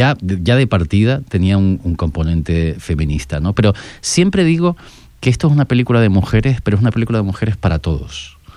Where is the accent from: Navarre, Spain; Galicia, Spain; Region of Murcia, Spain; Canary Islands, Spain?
Canary Islands, Spain; born there; Yo nací en una isla, en Tenerife, ¿no?